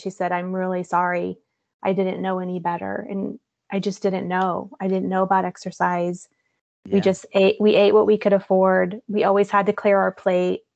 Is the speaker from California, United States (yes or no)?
no; Missouri, United States; I'm from Missouri, and I flew back home and we did a surprise party for her 70th birthday.